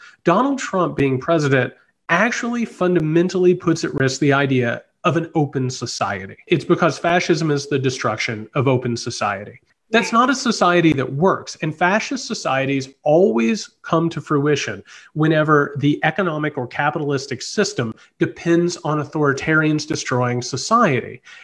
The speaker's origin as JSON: {"language": "English", "region": "Indiana", "country": "United States", "said": "I come from Indiana. I come from like a small town where, you know, everything from industry's gone"}